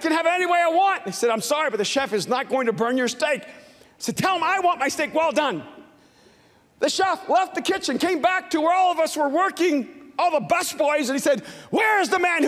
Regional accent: El Salvador; moved away; also born or lived in Miami; I'm from El Salvador. All Latinos burn their steak because we never get good meat.

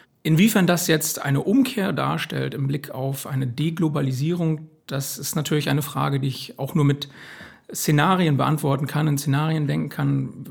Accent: Bremen, Germany; Ich bin ja tatsächlich auch in Bremen aufgewachsen, habe dort viele Jahre meiner Kindheit und Jugend verbracht.

